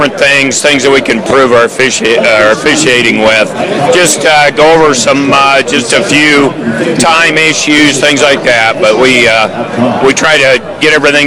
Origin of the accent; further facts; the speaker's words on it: Greenfield, United States; I'm from Greenfield, and I'm with Jim Christensen from Greenfield also